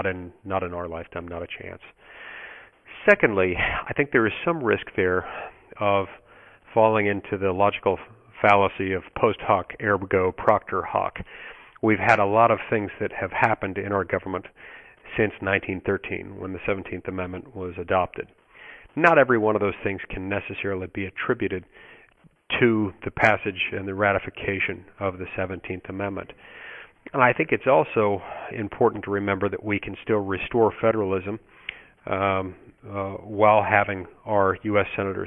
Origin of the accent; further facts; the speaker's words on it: Utah, United States; Now, I'm not from Vermont. I'm from Utah, and the people in Utah wouldn't necessarily want that same kind of system. It's one of the reasons why I live in Utah rather than Vermont.